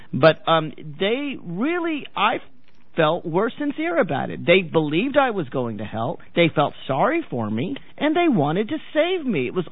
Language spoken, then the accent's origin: English; Nashville, Tennessee, United States; I should tell you, I grew up in Nashville, Tennessee.